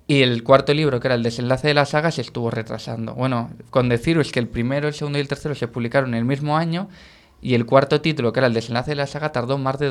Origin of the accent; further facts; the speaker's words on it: Valencian Community, Spain; Yo soy valenciano y no tengo un nombre valenciano